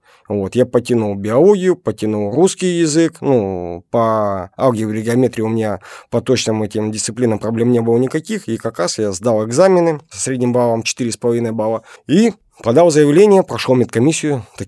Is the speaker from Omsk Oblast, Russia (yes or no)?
yes; Omsk, Omsk Oblast, Russia; в родном городе, на другом конце города, поступить в Омский танковый инженерный институт.